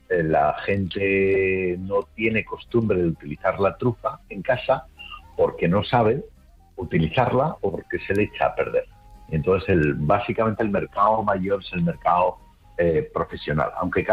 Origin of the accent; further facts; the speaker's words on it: Aragon, Spain; moved away; also born or lived in United States; nosotros somos de Aragón, yo tuve que emigrar unos años a Estados Unidos